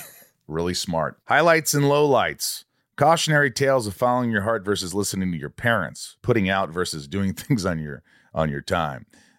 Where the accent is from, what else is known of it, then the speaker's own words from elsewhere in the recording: Indiana, United States; I grew up in Indiana.